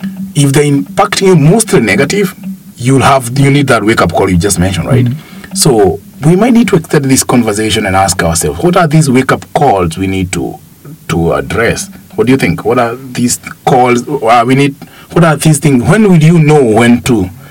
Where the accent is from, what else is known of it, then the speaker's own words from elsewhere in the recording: Kenya; I come from Kenya.